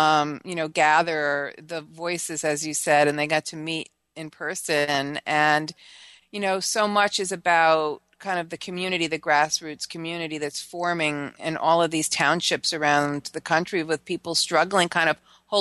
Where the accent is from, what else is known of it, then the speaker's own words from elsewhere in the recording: New York, United States; when I was a child growing up on Long Island, we were, you know, very tick infested down there, and they still are.